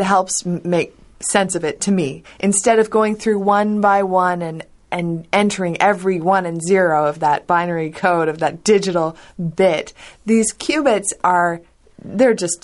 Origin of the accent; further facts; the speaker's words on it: Canada; I can't really imagine that temperature, and I'm Canadian. Like, it gets cold in Canada